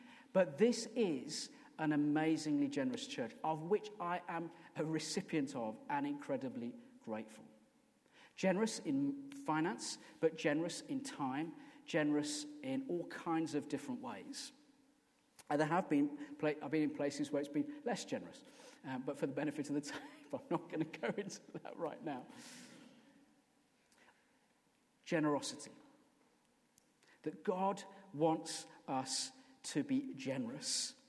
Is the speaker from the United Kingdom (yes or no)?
yes; United Kingdom; But that's okay, because we're British.